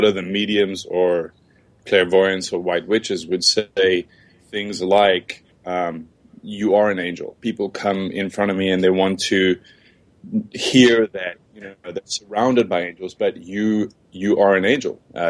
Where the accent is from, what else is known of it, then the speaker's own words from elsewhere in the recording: South Africa; moved away as an adult; I was born and raised in South Africa. I've been here for about 14 years. Arrived when I was 24.